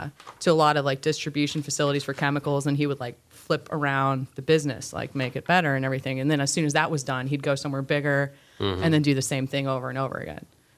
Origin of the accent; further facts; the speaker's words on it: Quad Cities, Illinois, United States; born there; also born or lived in Chesterfield, Missouri; Well, I'm originally from the Midwest. So I was born in Illinois, moved to Chesterfield.